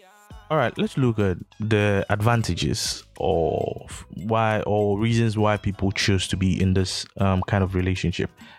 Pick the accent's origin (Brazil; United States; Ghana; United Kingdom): Ghana; Because I'm a Ghanaian, right? And I've lived all my life here